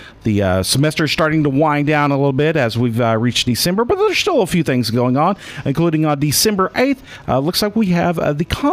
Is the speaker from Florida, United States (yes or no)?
no; Oklahoma City, Oklahoma, United States; because I'm originally from Oklahoma City.